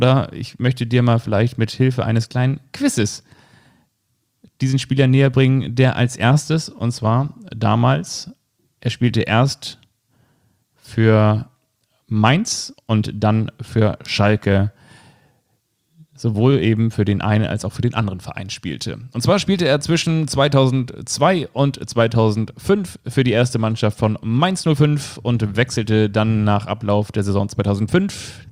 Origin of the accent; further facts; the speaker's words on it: Neunkirchen, Lower Austria, Austria; born there; Ich bin 1986 geboren. Ich bin in Neunkirchen geboren, ganz genau, und zwar am 7. April. Und Neunkirchen ist in Österreich.